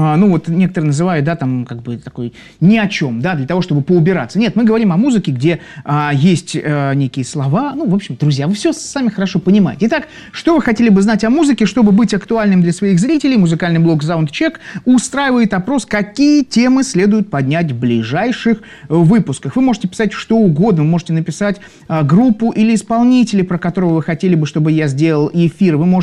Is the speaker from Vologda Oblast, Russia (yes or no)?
no; Saint Petersburg, Russia; Давайте знакомиться, я из Санкт-Петербурга, а откуда вы?